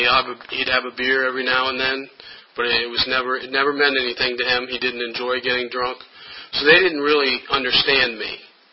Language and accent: English; Blacksburg, Virginia, United States; growing up in Blacksburg, I never had a curfew